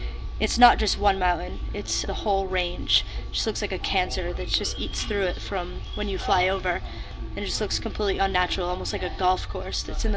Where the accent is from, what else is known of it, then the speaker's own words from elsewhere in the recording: Asheville, North Carolina, United States; Outside of Asheville, North Carolina.